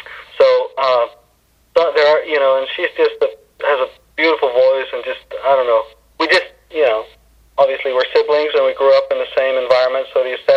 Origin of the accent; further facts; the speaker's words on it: Iceland; and obviously I'm from Iceland, so which is a part of Scandinavia, culturally at least.